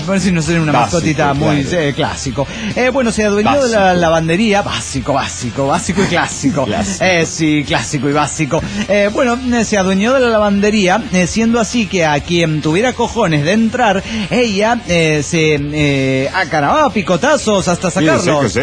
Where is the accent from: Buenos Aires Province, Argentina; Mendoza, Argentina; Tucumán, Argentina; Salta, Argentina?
Mendoza, Argentina; yo soy de Mendoza, originaria de Mendoza, Argentina. Mis viejos tienen un aserradero allí.